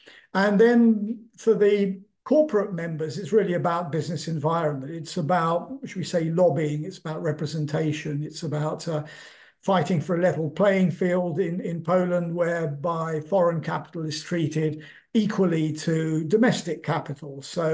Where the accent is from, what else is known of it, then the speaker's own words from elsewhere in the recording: London, United Kingdom; born there; So I was born in London. Both of my parents were Polish emigres who ended up in the UK after the end of the Second World War